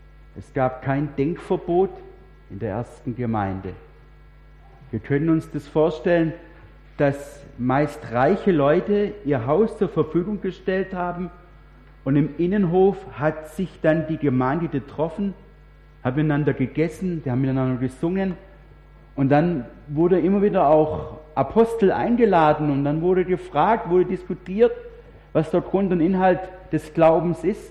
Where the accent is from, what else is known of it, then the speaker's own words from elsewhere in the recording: Unterweissach, Baden-Württemberg, Germany; Aber ich komme ursprünglich aus Unterweissach.